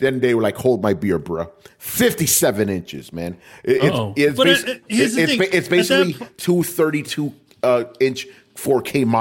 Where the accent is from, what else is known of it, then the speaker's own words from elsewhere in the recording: New York, United States; maybe it's because I'm a New Yorker.